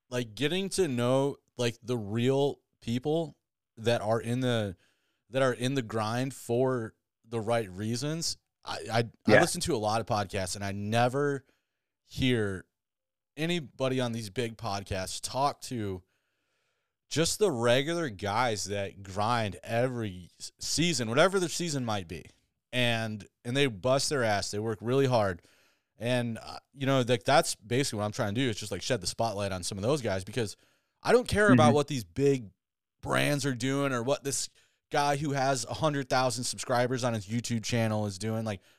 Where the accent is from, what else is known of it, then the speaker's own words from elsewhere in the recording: Michigan, United States; And where I grew up in Michigan, man, we didn't have any otters or anything like that.